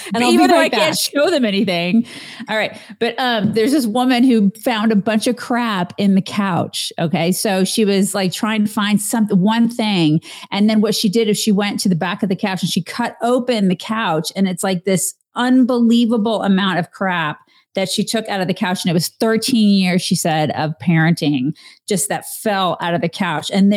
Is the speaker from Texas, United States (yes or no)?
no; Atlanta, Georgia, United States; So it was like that when I grew up in Atlanta. And I loved it as a kid.